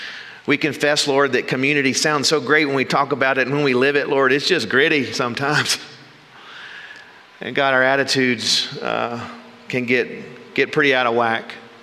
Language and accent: English; Mississippi, United States; I grew up in Mississippi with a tradition of fifes and drums.